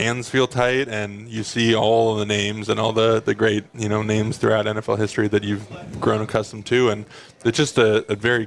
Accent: Los Angeles, California, United States; especially growing up in Los Angeles and kind of having more of a tie to Southern California area.

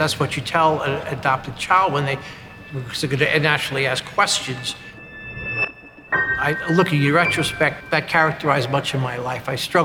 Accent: Bronx, New York, United States; I mean, I grew up in the Bronx.

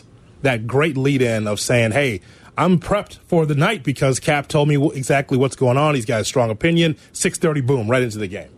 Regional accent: Wheaton, Illinois, United States; And I remember as a small child, growing up in Wheaton. I remember this very well. As a small white child in Wheaton

